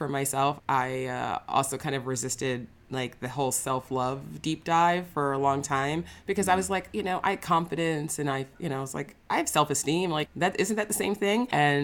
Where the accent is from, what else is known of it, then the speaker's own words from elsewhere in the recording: New York, United States; now in Los Angeles, United States; And I'm from New York originally, and I live in LA now.